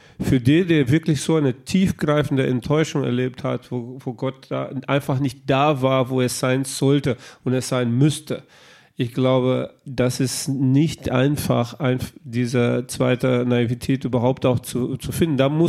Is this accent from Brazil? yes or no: yes; Brazil; German is a second language; now in Germany; in was für einen kulturellen Kontext ich aufgewachsen bin als Brasilianer und was für Chancen ich überhaupt auch im Leben hatte, dass ich dann hier in Deutschland gekommen bin und hier studiert habe